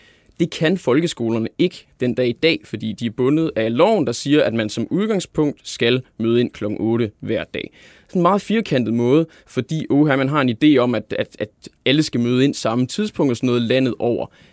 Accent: Silkeborg, Central Denmark Region, Denmark; det er i min hjemby Silkeborg

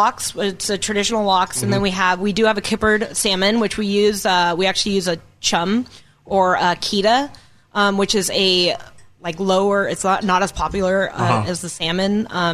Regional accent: Missoula, Montana, United States; So I grew up in Missoula, Montana. You know, not a lot of food comes from Missoula, Montana. But I grew up in a cooking family.

